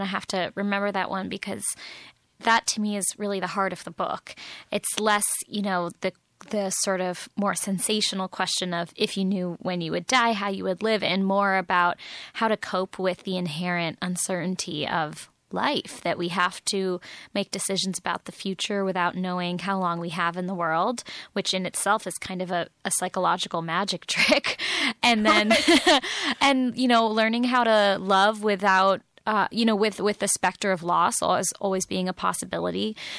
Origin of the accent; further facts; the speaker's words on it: San Francisco, California, United States; I'm from San Francisco, born and raised. My family's still there. And I moved to the Midwest for graduate school for my MFA in fiction. And I just totally fell in love with it. I call myself a born again Midwesterner